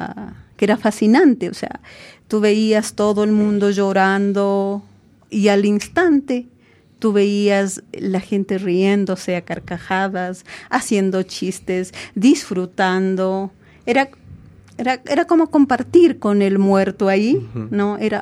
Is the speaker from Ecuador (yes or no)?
yes; Quito, Pichincha, Ecuador; also born or lived in Zuleta; yo una parte de mi infancia viví en Zuleta, la mayor parte ha sido acá en Quito, ¿no? A través de eso, mi padre era tractorista y nosotros vivimos acá en Quito, en Parcayaco